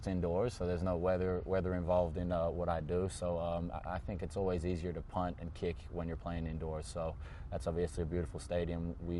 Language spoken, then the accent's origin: English; Australia; See, I grew up in Australia